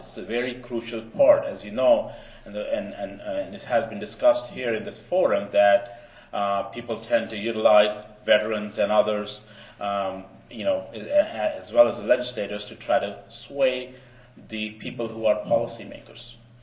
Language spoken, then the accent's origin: English; West Virginia, United States; And we are from West Virginia, a tough place to regulate tobacco.